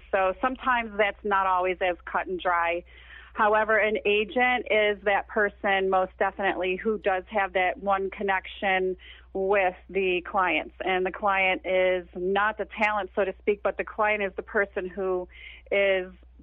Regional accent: Buffalo, New York, United States; Well, because I grew up in Buffalo, our corporate office is in Buffalo, New York.

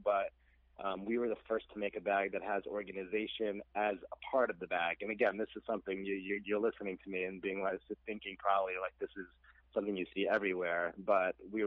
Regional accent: Brooklyn, New York, United States; now in Long Island, United States; I'm from Brooklyn originally. I was born and raised there.

